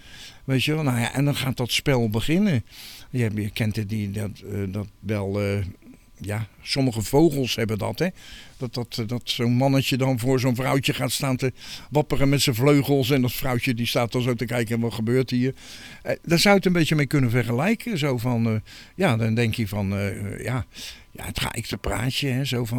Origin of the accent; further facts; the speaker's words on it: Rotterdam, South Holland, Netherlands; born there; ze noemen me ook wel een duizendpoot. Ik ben geboren in Rotterdam-Zuid.